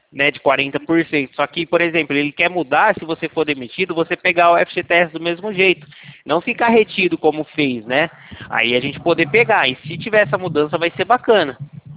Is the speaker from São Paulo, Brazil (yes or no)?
yes; Leme, São Paulo, Brazil; Não, eu sou daqui da cidade de Leme, do lado de Campinas.